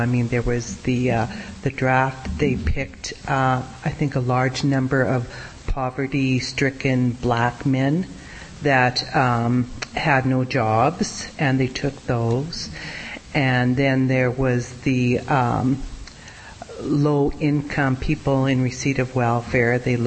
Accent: United States; but I do remember growing up in the United States when the Vietnam War was on

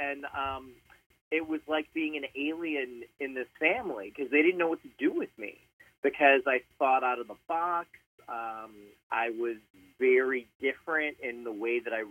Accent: Midwest, United States; So I am, I'm from the Midwest. That's how I know Christian. I'm Indian, and I was raised in a very conservative Indian environment, which was super medical.

